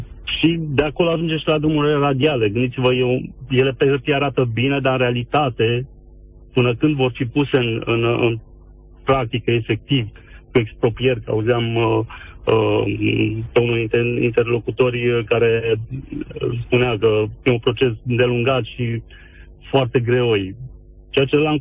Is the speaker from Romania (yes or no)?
yes; Transylvania, Romania; sunt ardelean și de multe ori merg acasă și prefer să merg cu mașina.